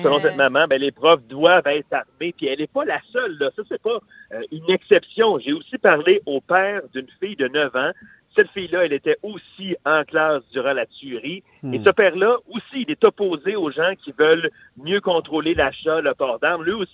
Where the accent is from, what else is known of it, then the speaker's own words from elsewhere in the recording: Quebec, Canada; C'est dur pour nous en tant que Québécois parce qu'on se dit, nous, au Québec